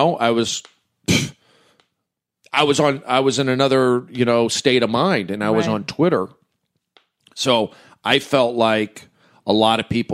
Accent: California, United States; I'm the big guy. I'm from the Valley. I hosted TMZ.

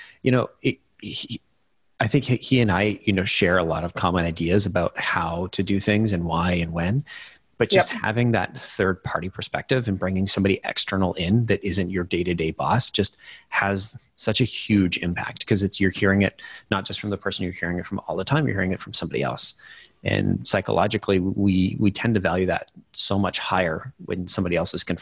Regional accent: Canada; As a Canadian, I have to ask

